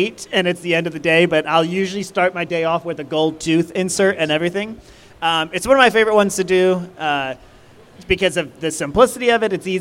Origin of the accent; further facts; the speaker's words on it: Akron, Ohio, United States; So we're called Rubber City Cosplay because we are from Akron, Ohio, the rubber city capital of the world.